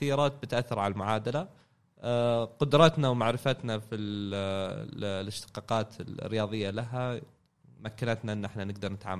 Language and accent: Arabic; Saudi Arabia; قاعد نشوف الآن في هيوج ريز عندنا في السعودية